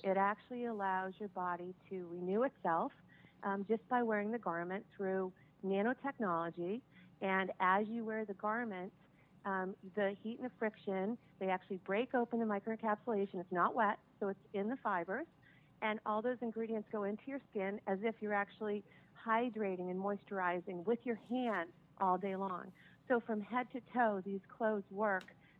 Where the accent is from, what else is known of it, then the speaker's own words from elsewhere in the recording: Massachusetts, United States; now in Sudbury, United States; So I'm from Western Massachusetts. I live in Sudbury, Massachusetts.